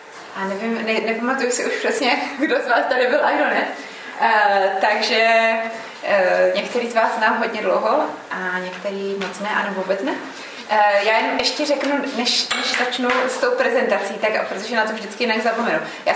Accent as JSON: {"language": "Czech", "town": "Zábřeh", "region": "Olomouc Region", "country": "Czechia", "tie": "born or raised there", "said": "a pocházím ze Zábřeha, kde jsem vlastně vyrostla v rodině vašeho současného administrátora"}